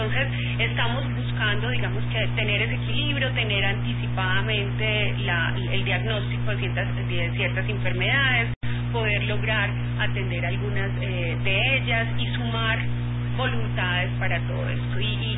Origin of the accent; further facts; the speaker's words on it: Colombia; now in Mexico; Yo soy colombiana, pero vivo aquí en México.